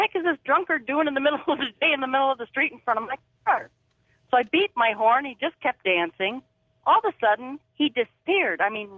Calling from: Chicago, Illinois, United States; I'm calling from Chicago.

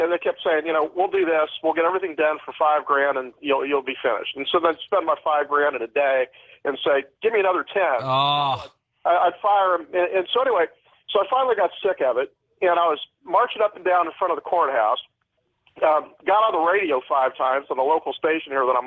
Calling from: Austin, Texas, United States; I'm calling from Austin.

